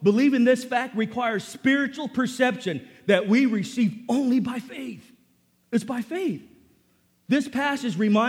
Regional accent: National City, California, United States; I grew up in Sweetwater High School in National City. And yeah, I played football and all that, but I still hung around with the bad crowd.

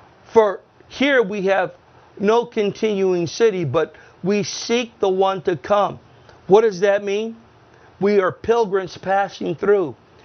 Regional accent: National City, California, United States; When we were kids, I grew up in National City.

